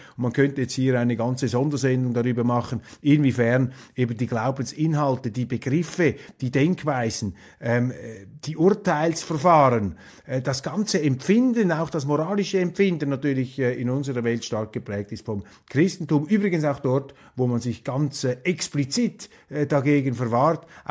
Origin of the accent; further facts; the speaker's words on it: Switzerland; Als Schweizer muss man sich ja immer etwas zurückhalten